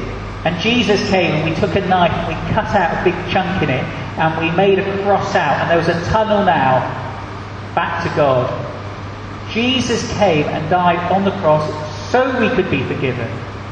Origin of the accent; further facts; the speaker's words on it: United Kingdom; But as British people, we're not very good at accepting gifts.